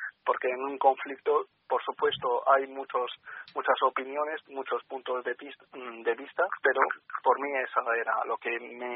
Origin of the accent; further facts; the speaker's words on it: Syria; yo soy de Siria y al final la peli cuenta la historia de un chico de Siria, de Alepo incluso.